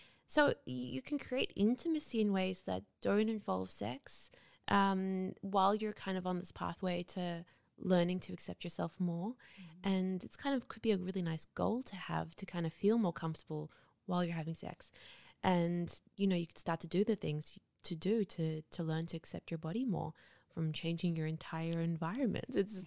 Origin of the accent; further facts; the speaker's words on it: Australia; It made me realize maybe I'm prudish, because I'm Australian